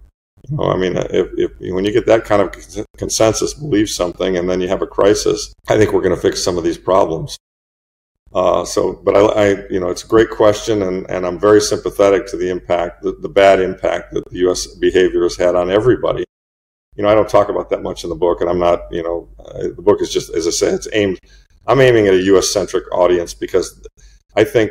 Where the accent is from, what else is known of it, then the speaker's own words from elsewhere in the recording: United States; I write from an American perspective because I'm an American